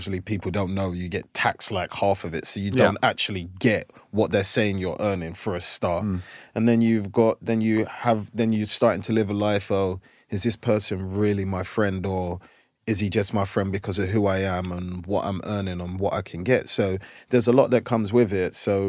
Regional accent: England, United Kingdom; Whereas growing up in England, when I was playing, like, sometimes people would hang out

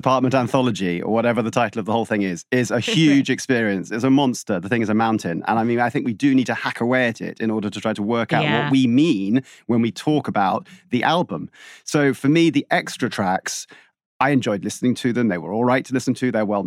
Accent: London, United Kingdom; As a Londoner, I feel this song with a particular sort of like, that sort of cuts particularly deep.

